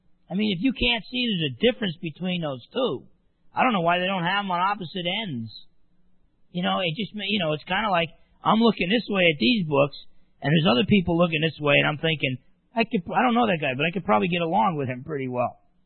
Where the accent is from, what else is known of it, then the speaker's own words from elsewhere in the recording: New Jersey, United States; You know, I was brought up in New Jersey.